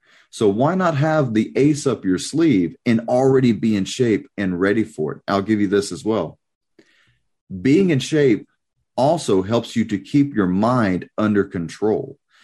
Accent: United States; As an American, I take offense

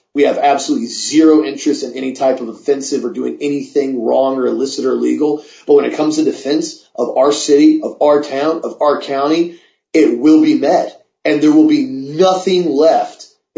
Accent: Auburndale, United States; I grew up in Auburndale. I grew up fighting my whole life.

